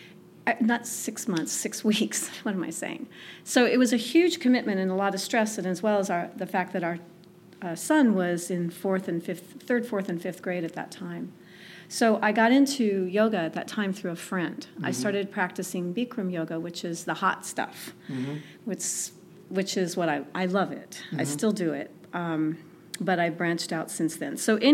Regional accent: Pomona, California, United States; born there; I was born in California, in Pomona, and I moved here to the Coachella Valley in 1997 to help take care of my in-laws at the time, and we've been here ever since.

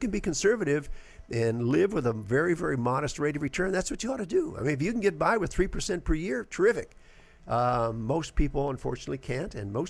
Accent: Cleveland, Ohio, United States; I belong to a Facebook group called Buckeye because I grew up in Cleveland.

